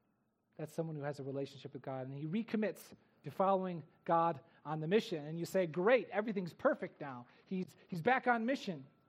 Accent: Alaska, United States; especially when I come from Alaska, right?

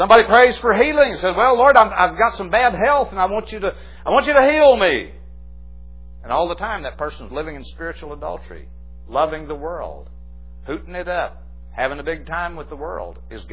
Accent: Mount Pleasant, Arkansas, United States; I was thinking yesterday, back in the 50s, where I grew up in Mount Pleasant, Arkansas, there was a little cafe.

